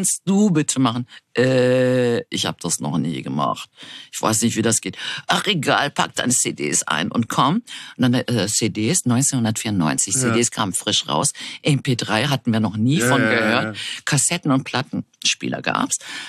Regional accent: Berlin, Germany; also born or lived in Munich / Dortmund / Essen / Izmir; ich bin in Deutschland geboren, in München bin ich geboren, aber habe noch nie dort gelebt. Seit meinem 6., 7. Lebensjahr befinde ich mich in Berlin. Dazwischen war ich in Dortmund, Essen und in Izmir in der Türkei.

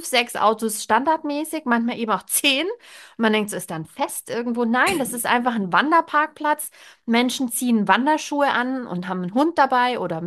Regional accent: Bavaria, Germany; moved away; also ich komme aus Bayern, da gibt es das nicht. Wir machen das nicht, wir Bayern.

